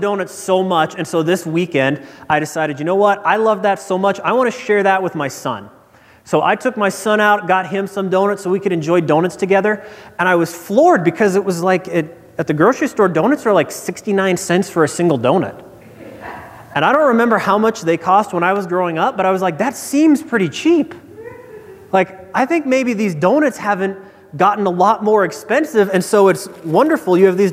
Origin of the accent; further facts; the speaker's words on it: Nebraska, United States; See, when I was a little kid growing up in Nebraska, once a week, my grandpa would take me to a bakery